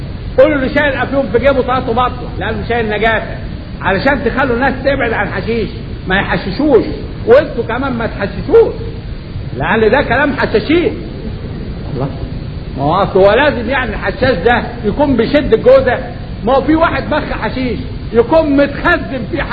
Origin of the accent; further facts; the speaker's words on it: Egypt; في واحد عندنا في مصر وصل في الحرمة